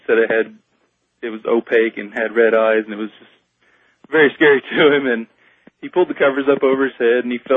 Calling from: Arkansas City, Kansas, United States; I'm calling from Ark City, Kansas.

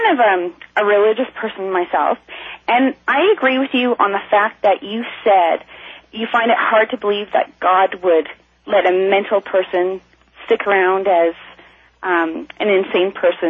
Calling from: Calgary, Alberta, Canada; I'm calling from Calgary, Alberta.

